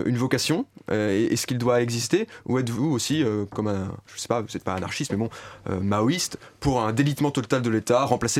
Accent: France; Donc moi, en tant que Français, en tant que patriote nationaliste français

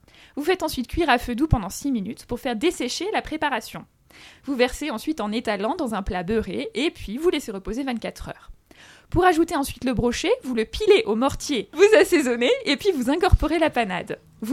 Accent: Grand Est, France; Je suis alsacienne, donc je les défends.

